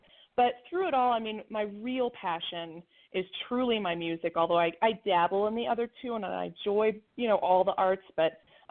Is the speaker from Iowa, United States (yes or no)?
no; Colorado, United States; also born or lived in Wyoming / Los Angeles; So I grew up in Colorado. I grew up skiing, and then actually I lived in Jackson Hole for a little while, Wyoming